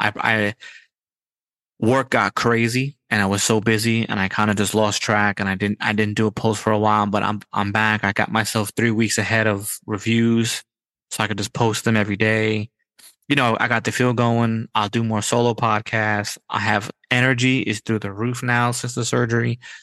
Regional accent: United States; I didn't know that tea had caffeine because I don't drink tea because I'm American and I drink coffee.

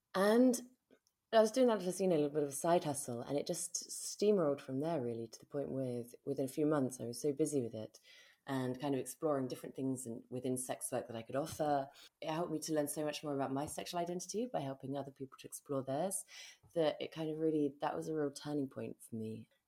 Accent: London, United Kingdom; growing up in London helped

